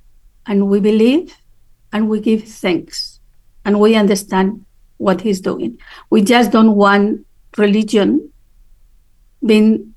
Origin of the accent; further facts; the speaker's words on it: Spain; I grew up in Europe. I grew up in Spain. I know what I'm talking about.